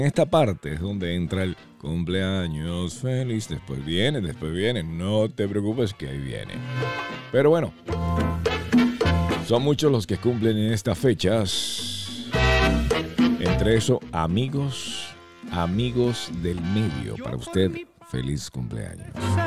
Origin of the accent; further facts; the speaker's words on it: Venezuela; Yo diría en buen llano, como buen venezolano, coño de tu mamá.